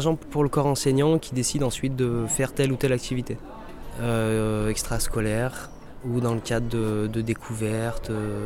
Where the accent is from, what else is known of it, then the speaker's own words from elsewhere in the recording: Échirolles, Auvergne-Rhône-Alpes, France; now in Fontaine, France; Non, j'ai grandi sur Échirolles.